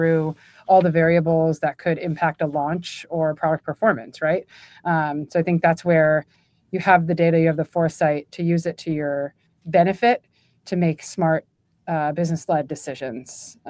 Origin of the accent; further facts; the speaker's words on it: New York, United States; growing up near New York City, the heart of fashion and brands, it's just been a passion of mine over time.